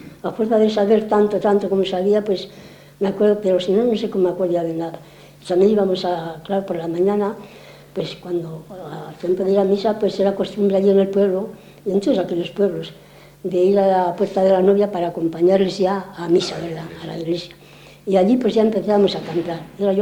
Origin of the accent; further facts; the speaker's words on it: Pisón de Castrejón, Castile and León, Spain; Pisón de Castrejón, Pisón, que yo soy de Pisón de Castrejón.